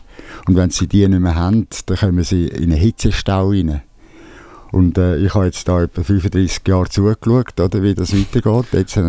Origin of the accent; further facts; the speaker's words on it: Zurich, Switzerland; now in Bernese Jura, Switzerland; Ich bin Werkbauer im Berner Jura, bin eigentlich Bündner, in Zürich aufgewachsen.